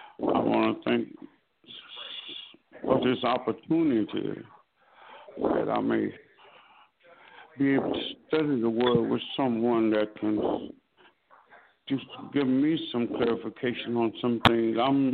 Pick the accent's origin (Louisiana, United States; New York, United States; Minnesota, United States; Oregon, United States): Louisiana, United States; Baton Rouge; from Baton Rouge